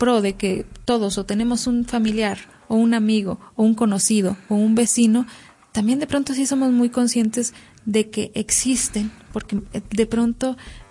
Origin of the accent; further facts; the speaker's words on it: Villa Unión, Durango, Mexico; yo vengo de la zona rural, también hay mucha diversidad de donde yo vengo, que es Villa Unión Puanas